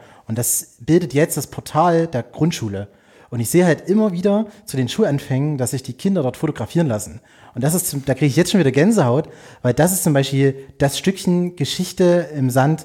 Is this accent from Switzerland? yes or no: no; Saxony, Germany; ich war Stadtrat bei mir im Erzgebirge in meiner Heimatstadt